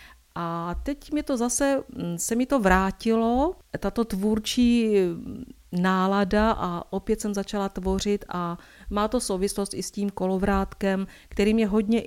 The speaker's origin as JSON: {"language": "Czech", "region": "Moravian-Silesian Region", "country": "Czechia", "said": "protože my jsme tady děvčata z Podbeskydí"}